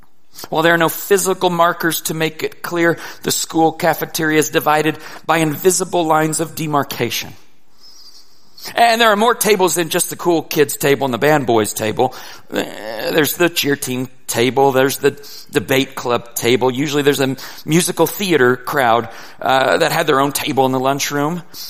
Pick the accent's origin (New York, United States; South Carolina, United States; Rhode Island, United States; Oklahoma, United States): Oklahoma, United States; Most of you know I grew up in Oklahoma, which is home to the Oklahoma Sooners, one of the nation's finest football programs.